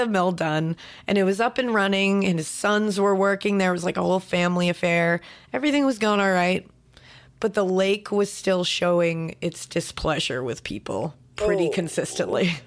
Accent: New England, United States; I was like, I'm from New England.

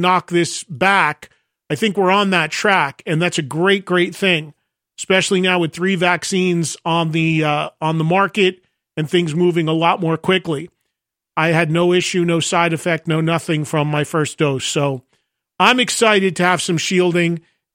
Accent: New Jersey, United States; But in my home state of New Jersey, it is possible for most people to get the vaccine

